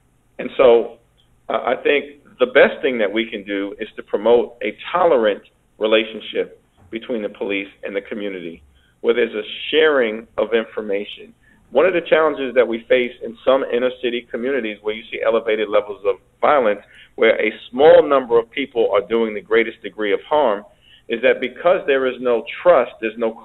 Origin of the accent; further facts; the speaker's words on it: New York City, New York, United States; Now, I grew up in the New York City, Brian, as you know, in the late 80s and early 90s when I came of age